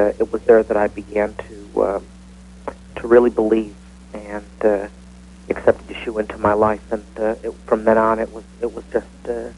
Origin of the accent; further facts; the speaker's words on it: Rochester, New York, United States; I was actually born and raised in Rochester